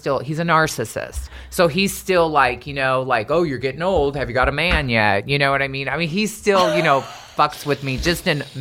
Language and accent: English; Des Moines, Iowa, United States; I was originally born and raised in Des Moines, Iowa.